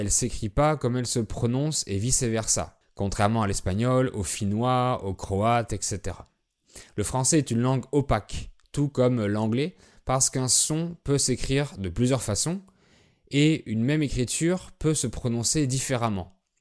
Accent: France

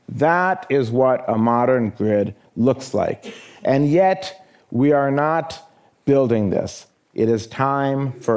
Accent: United States; In my home country, the United States

